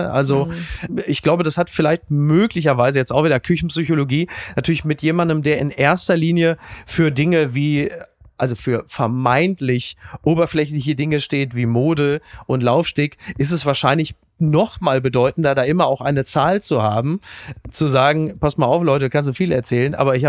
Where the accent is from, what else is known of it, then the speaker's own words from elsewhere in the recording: Castrop-Rauxel, North Rhine-Westphalia, Germany; selbst in meiner Heimat Castrop-Rauxel mittlerweile bemerkt